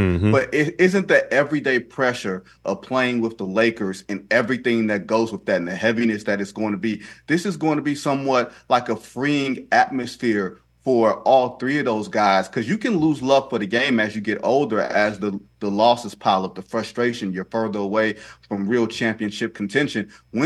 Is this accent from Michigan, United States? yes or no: yes; Detroit, Michigan, United States; I'm from Detroit. I have scars on my knees and all that stuff.